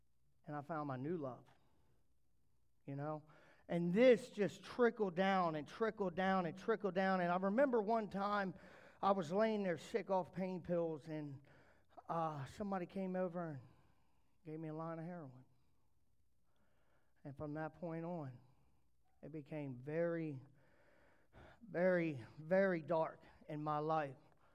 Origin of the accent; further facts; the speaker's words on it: Denton, Texas, United States; I got to tell you guys where I've come from. I grew up in Denton.